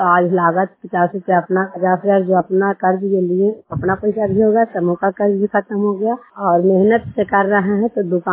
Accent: Katharpura, Bihar, India; ग्राम कठरपुरा नालंदा जिला के निवासी हूँ

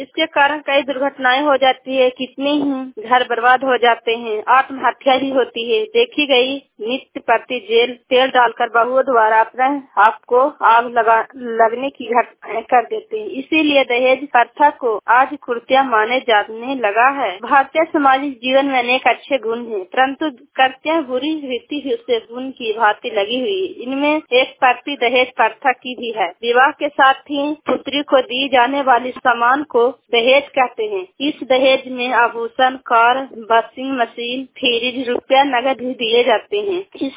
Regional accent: Kolama, India; Block Harnath Kolama गांव की रहने वाली हूँ।

